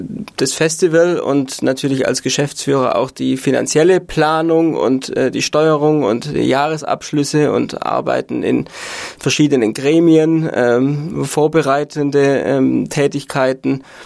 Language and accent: German; Baden-Württemberg, Germany; ich komme aus Hohenlohe ursprünglich und habe in Künzelsau Kultur- und Freizeitmanagement studiert